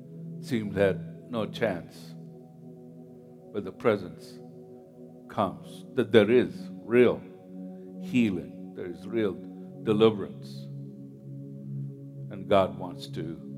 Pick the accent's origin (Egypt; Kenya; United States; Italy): Kenya; I grew up around Kenya, Africa, and there would be the malaria would be very common.